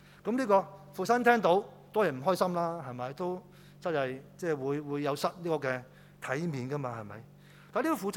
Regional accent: China; 我哋中國人咧對豬嘅感覺咧就會。

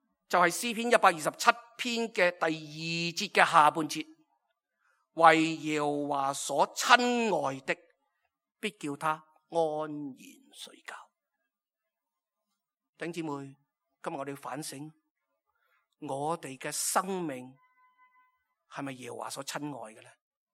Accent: China; 其实古代都系咁样嘅，我哋中国人都咁讲啊嘛，系嘛啊？

